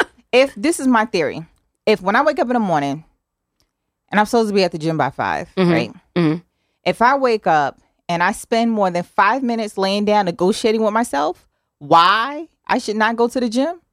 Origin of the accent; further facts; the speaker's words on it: Harlem, New York, United States; I was recruited here from, I'm originally from Harlem, New York.